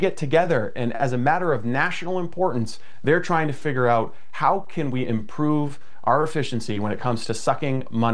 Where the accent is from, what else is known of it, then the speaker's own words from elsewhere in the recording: Maine, United States; And being someone who's born and raised in Maine, working in Maine in journalism